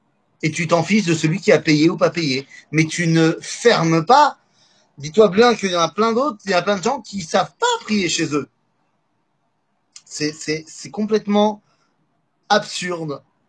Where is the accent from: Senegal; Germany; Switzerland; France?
France; On connaît tous, on a grandi en France...